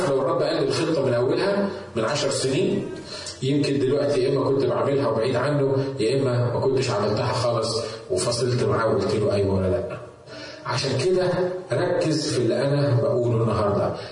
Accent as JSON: {"language": "Arabic", "country": "Egypt", "said": "ما كانتش يعني زي عندنا في مصر من الفراعنه"}